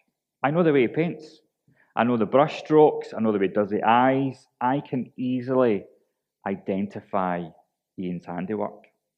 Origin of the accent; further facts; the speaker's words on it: Linwood, Scotland, United Kingdom; And Ian and I grew up together in Linwood, and we went all the way through primary and secondary school together.